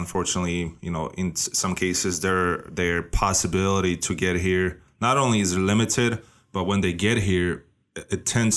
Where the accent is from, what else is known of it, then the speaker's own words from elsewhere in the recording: Poland; English is a second language; moved away as an adult; now in United States; I'm from Poland and I came here when I was 19.